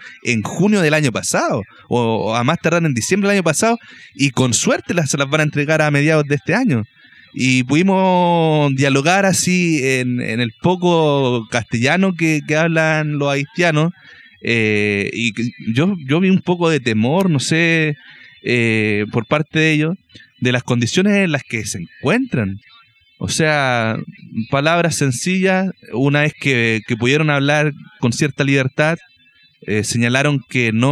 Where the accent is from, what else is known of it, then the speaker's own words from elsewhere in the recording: Valparaíso, Chile; Yo soy del Cerro Alegre, de cercano al cementerio